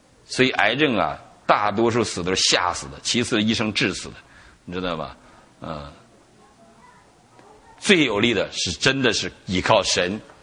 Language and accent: Chinese; Northeast China, China; 为什么我会出生在中国啊，甚至东北，还是那个年代